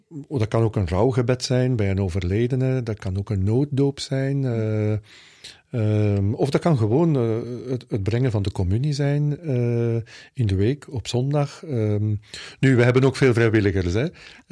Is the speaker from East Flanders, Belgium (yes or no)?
no; Vilvoorde, Flemish Brabant, Belgium; born there; Ik ben geboren in Vilvoorde. Op 2 februari 1967.